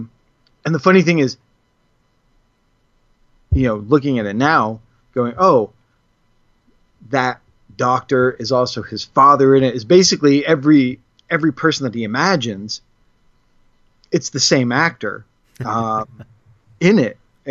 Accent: Vermont, United States; I grew up in Vermont, so I looked at that sort of setting and everything and feeling very familiar with this sort of off-the-beaten-path kind of thing.

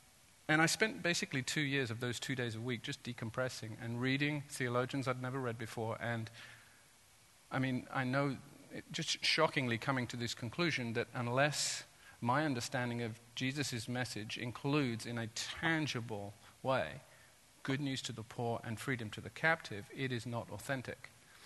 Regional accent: Santa Cruz, California, United States; I come from Santa Cruz, by the way.

